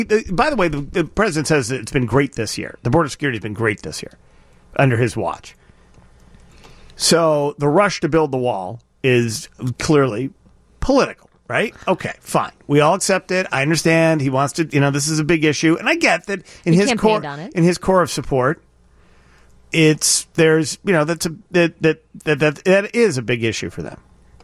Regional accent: Chicago, Illinois, United States; I'm from Chicago.

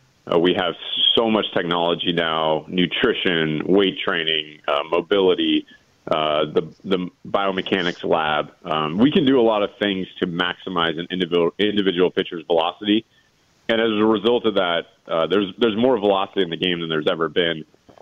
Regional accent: Chicago, Illinois, United States; I grew up on the South Side, my dad pitching for the White Sox throughout the 80s, and I spent most of my childhood at the old Comiskey Park.

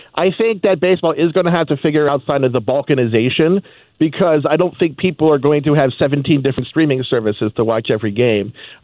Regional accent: Baltimore, Maryland, United States; I grew up in Baltimore, and we got, TBS, we got WGN so we could watch the Cubs, we got WWOR so we saw the Mets.

